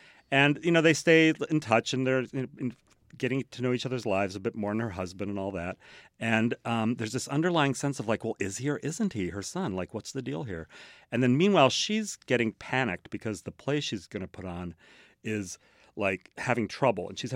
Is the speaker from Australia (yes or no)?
no; Midwest, United States; I'm from the Midwest, so I was like, yes.